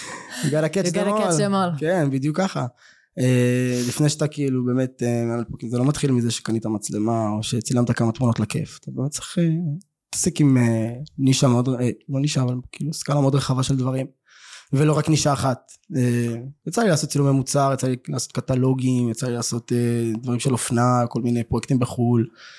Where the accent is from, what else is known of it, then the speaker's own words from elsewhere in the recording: Kiryat Gat, Southern District, Israel; אני בן 34, אני מקריית גת, במקור, בכנפיים גם. היום אני עובד בתל אביב